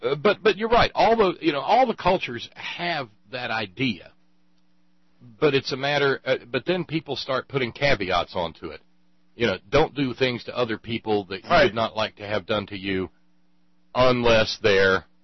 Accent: Scotland, United Kingdom; No, I'm Scottish, and you gave me my blue eyes and the red hair.

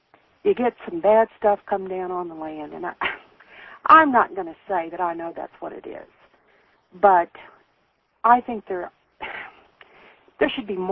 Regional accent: New Orleans, Louisiana, United States; I watched all during the aftermath of Katrina, because I'm from New Orleans

